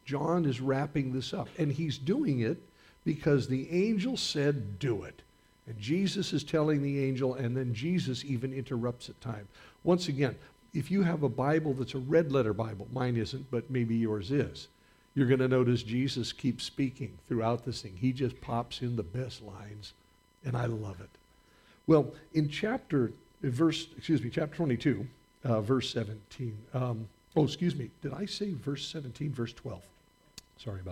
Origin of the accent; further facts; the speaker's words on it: United States; born there; because I was born in America, and I know a little bit about Christianity